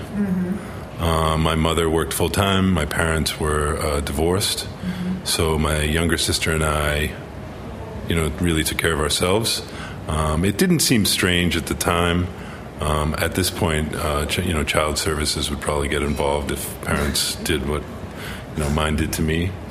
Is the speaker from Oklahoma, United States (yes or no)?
no; Belmont, Massachusetts, United States; I lived and went to high school in Belmont, which is it borders Cambridge.